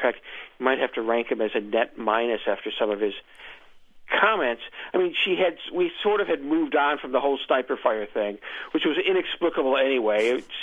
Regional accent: Chicago, Illinois, United States; where I'm also a Chicagoan, by the way

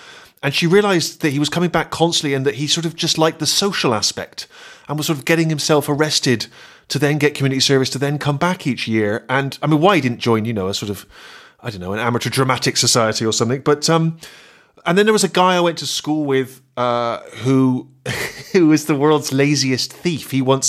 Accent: Bristol, South West England, United Kingdom; in my hometown of Bristol

